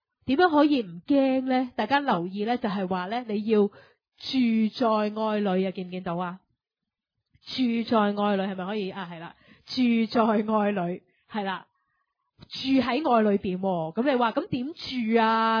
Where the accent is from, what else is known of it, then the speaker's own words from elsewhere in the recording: United States; 虽然我系美国人，应该唔会有事嘅吓。